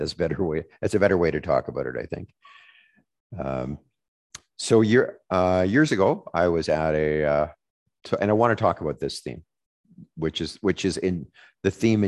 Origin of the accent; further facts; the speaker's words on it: Manitoba, Canada; I'm from Manitoba, so we look down upon that kind of thing.